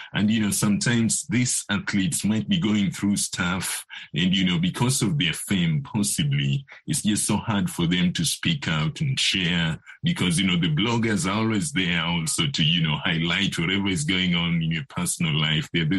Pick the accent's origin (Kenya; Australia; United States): Kenya; And, you know, I am also from Kenya, and, you know, I know the Kenyan culture especially.